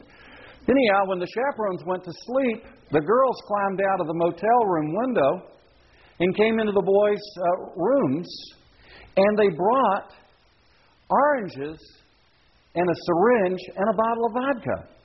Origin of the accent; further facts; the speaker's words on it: Louisiana, United States; I've told people that I'm from Louisiana, and I tell them one of the things that Louisiana is famous for is that you can drink and drive.